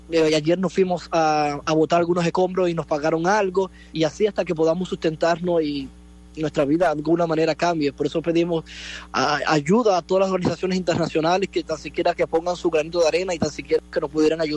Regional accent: Banes, Holguín, Cuba; porque yo soy natal de Vanes, Holguín.

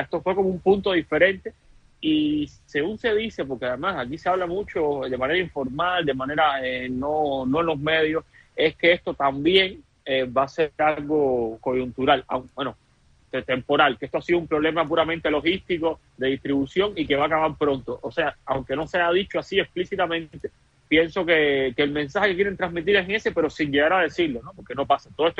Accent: Cuba; Bueno, como economista y como cubano lo que veo es lo mismo, ¿no?

